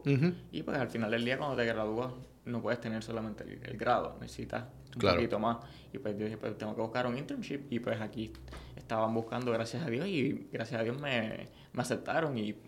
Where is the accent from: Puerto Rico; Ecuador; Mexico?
Puerto Rico; Bayamón; also born or lived in San Juan; Yo soy aquí de Bayamón. Llevo toda mi vida en Bayamón. Nací en San Juan, pero me crié en Bayamón.